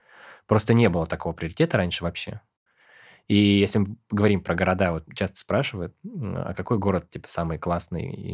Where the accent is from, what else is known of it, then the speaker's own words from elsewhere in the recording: Altai Krai, Russia; born there; also born or lived in Novosibirsk / London; now in Moscow, Russia; И я родился на Алтае, жил в Новосибирске, пару лет в Лондоне, и вот потом как бы вернулся и решил, ну, надо, наверное, в столицу переезжать.